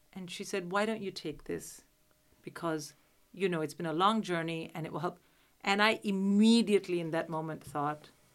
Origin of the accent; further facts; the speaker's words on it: Delhi, India; this is Maharashtra. I'm from Delhi. It's a completely different for me.